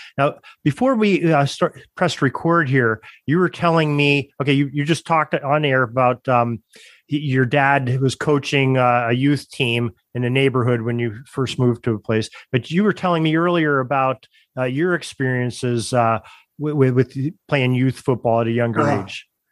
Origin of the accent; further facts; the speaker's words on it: Erie, Pennsylvania, United States; I'm from Erie, Pennsylvania. So rowing's quite a big sport around here.